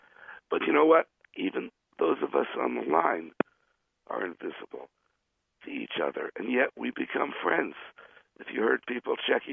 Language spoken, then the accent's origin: English; Philadelphia, Pennsylvania, United States; because I was brought up in Philadelphia. I was brought up in, I guess, a somewhat contracted middle-class family.